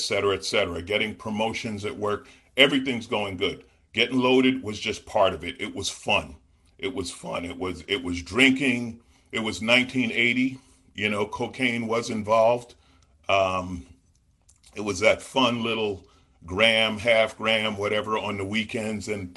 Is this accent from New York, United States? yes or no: yes; Queens, New York, United States; I grew up in New York. I grew up in Queens.